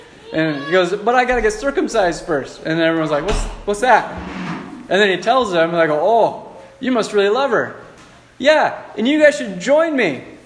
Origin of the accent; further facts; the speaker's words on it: United States; as Christians growing up in America